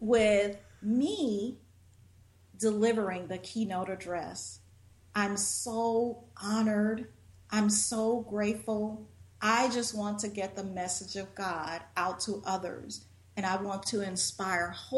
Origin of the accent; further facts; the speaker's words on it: Winfield, Louisiana, United States; People in my hometown, which is in Winfield, Louisiana, and Winfield, Louisiana is about 4 hours north of New Orleans.